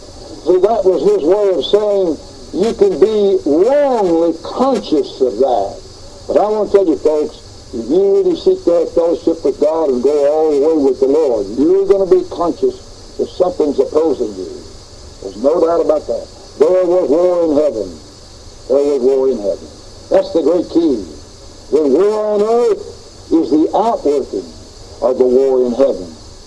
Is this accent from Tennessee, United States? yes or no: yes; Johnson City, Tennessee, United States; We had a dear lady back in my hometown at Johnson City, Tennessee